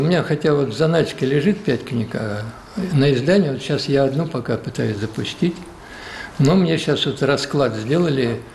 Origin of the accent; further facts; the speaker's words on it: Siberia, Russia; Да, я сибиряк, я родом из леспромхоза. Родился, в общем-то, можно сказать, за огородом был лес, тайга.